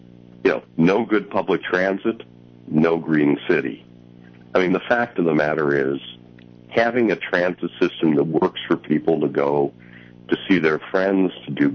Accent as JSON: {"language": "English", "town": "Chicago", "region": "Illinois", "country": "United States", "tie": "born there", "said": "Chicago's our home. I'm a Chicagoan. I live a mile and a half from where I was born on the far north side of Chicago."}